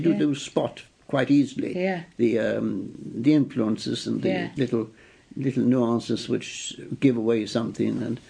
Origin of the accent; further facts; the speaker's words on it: Ireland; moved away; But I feel that writing as I did from the start, as an Irish person, but not necessarily writing purely Irish things. I just wrote. I could have written the same novels and short stories had I never left Ireland